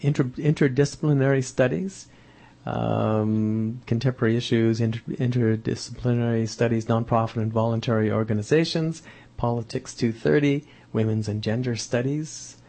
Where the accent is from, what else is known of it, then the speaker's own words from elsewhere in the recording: Ontario, Canada; But when I was a kid growing up in Northern Ontario